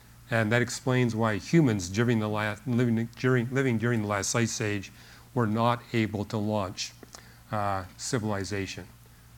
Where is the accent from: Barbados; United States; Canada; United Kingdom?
Canada; Well, I'm from Canada.